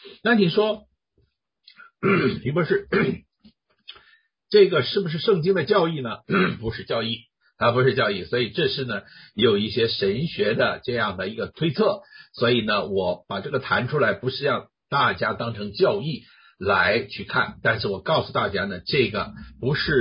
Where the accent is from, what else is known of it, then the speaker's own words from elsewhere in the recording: China; 我们都是中国人，大部分都是中国人啊。